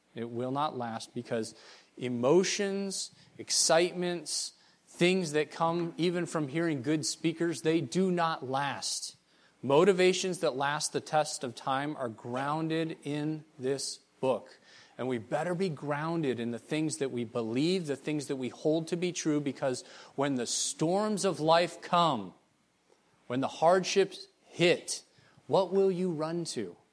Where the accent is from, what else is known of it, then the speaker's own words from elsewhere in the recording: Papua New Guinea; moved away as an adult; I was raised in Papua New Guinea, went over there when I was two, raised in the Teti tribe, went to boarding school all the way up through 18 years old, graduated from high school over there